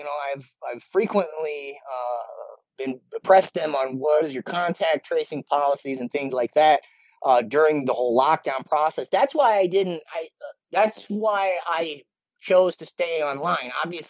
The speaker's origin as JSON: {"language": "English", "region": "Illinois", "country": "United States", "tie": "born or raised there", "said": "they came to my state, my home state of Illinois, before Biden did the federal mandates."}